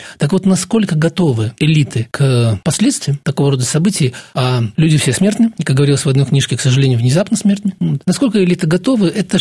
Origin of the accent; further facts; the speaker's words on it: Belarus; Знаете, я очень верю в белорусов. Я верю, что белорусы – это современная, образованная, интеллигентная нация. Поэтому я верю, что нет никаких причин нам не быть на таком же уровне развития